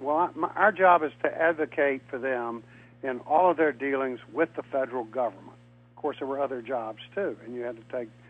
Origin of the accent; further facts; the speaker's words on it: Virginia, United States; I grew up in Tidewater, Virginia, where sort of the nation, you know, was founded, Jamestown and Williamsburg